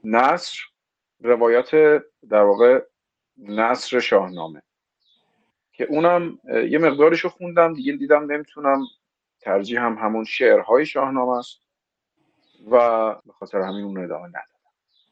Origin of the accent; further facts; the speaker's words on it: Tehran, Tehran Province, Iran; now in Parand, Iran; متولد بزرگ شده تهرانم و الان ساکن پرندم، البته الان ساکن خوابگاهم در واقع